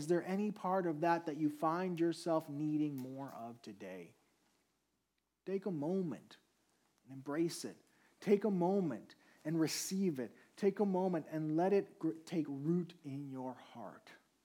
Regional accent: Puerto Rico; And I grew up in Puerto Rico, so the songs were in Spanish.

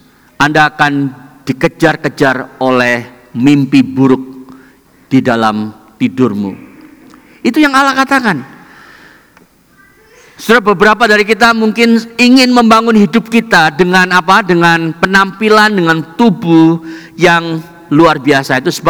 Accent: Indonesia; now in Melbourne, Australia; Kita datang ke Australia, kalau Anda dari Indonesia, dan kemungkinan besar di ibadah Indonesia 99% kita datang dari Indonesia, kecuali Anda sudah lahir di sini.

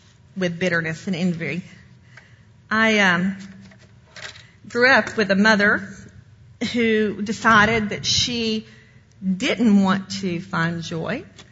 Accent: Appalachia, United States; I grew up in Appalachia, and we hold our grievances into your children and to your grandchildren.

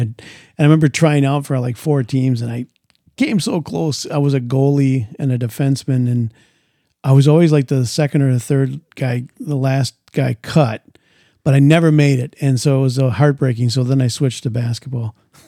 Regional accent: Minnesota, United States; growing up in Minnesota, you become a Minnesota Gopher fan, Minnesota Viking fan.

